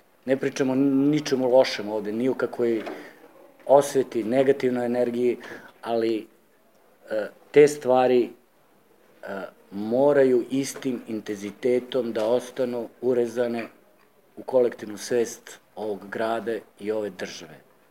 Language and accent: Serbian; Kragujevac, Šumadija, Serbia; ja sam Kragujevčanin